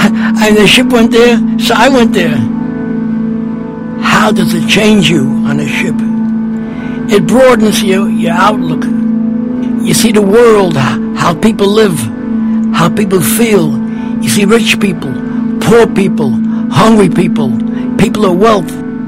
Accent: New York City, New York, United States; born there; I was born in New York City.

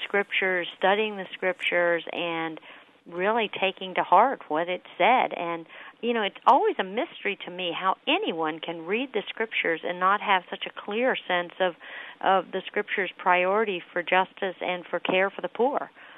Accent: Cincinnati, Ohio, United States; I grew up in Cincinnati, Ohio.

